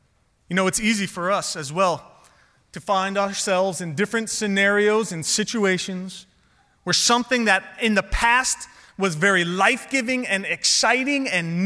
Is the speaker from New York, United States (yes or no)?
yes; New York City, New York, United States; You know, growing up in New York City, you don't get a lot of opportunities to take up gardening.